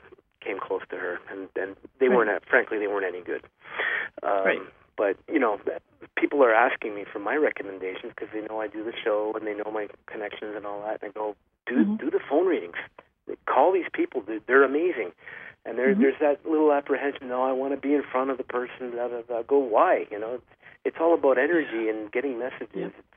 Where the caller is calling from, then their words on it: Albany, New York, United States; because I'm calling from Albany, New York, and I think, you know, there's not very many good mediums around here.